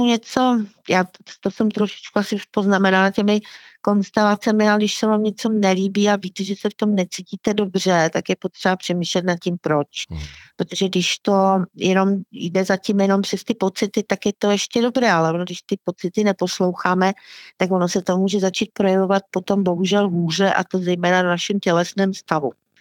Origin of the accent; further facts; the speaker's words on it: Teplice, Ústí nad Labem Region, Czechia; born there; naše rodina vlastně z toho Slovácka pochází, protože já sama jsem se narodila na opačném konci republiky v Teplicích. A vlastně všichni příbuzní mojí babičky se po válce nastěhovali na sever.